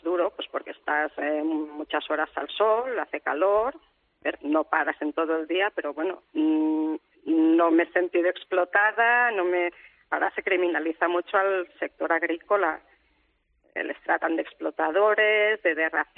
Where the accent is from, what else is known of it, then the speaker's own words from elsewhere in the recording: Alcarràs, Catalonia, Spain; en mi pueblo Alcarraz y en los pueblos de alrededor hay mucha empresa agrícola